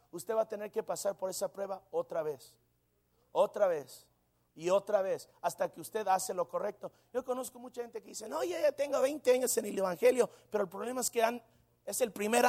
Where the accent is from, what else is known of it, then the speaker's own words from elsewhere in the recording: Mexico; Yo soy mexicano, gloria a Dios. Yo sé cómo es mi gente